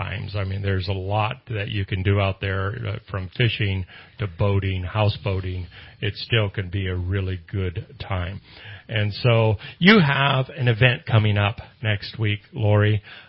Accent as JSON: {"language": "English", "town": "Redding", "region": "California", "country": "United States", "said": "Now, when I go around and I tell people that I'm from Redding, California, you know what they say?"}